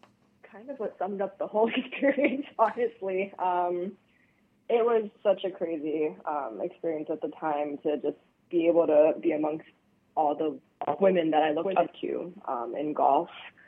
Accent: Hawaii, United States; because the second anyone there knew that I was from Hawaii, they're like, oh my gosh, like, that is amazing.

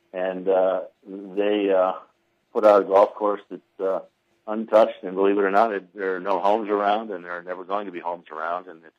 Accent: North Dakota, United States; And I played out there as a kid because I grew up in North Dakota, so I played that course many times.

